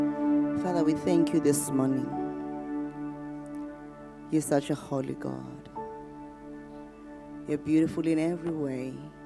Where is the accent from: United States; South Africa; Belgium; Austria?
South Africa; also born or lived in Cape Town; I come from South Africa. I am very much South African, born in Cape Town, grew up all over the place, somewhere in South Africa. I stay in Pretoria and I stay in Queenstown.